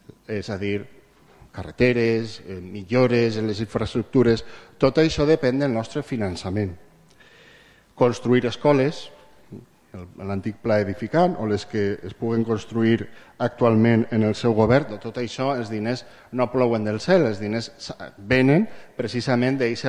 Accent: Valencian Community, Spain; nosaltres, que com a valencians ens considerem també una autonomia històrica

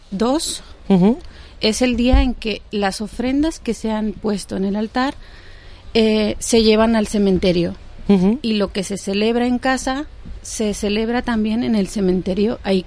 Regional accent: Huejutla, Hidalgo, Mexico; De la zona huasteca, la región huasteca del estado de Hidalgo. Yo soy de Huejutla.

